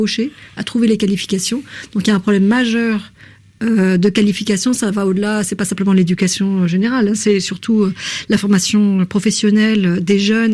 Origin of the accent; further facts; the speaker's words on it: France; on est des Français